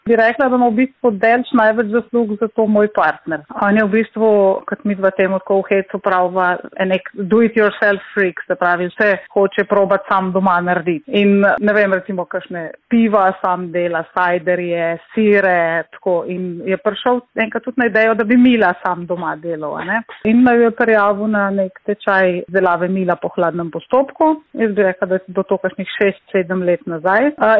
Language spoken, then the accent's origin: Slovenian; Notranjska, Slovenia; moved away as an adult; now in Ljubljana, Slovenia; Še vedno pa z veseljem in ponosom povem, da sem Notranjka in moram reči, da me na otroštvo na Notranjskem in na ljudi iz domačega kraja vežejo zelo, zelo lepi spomini.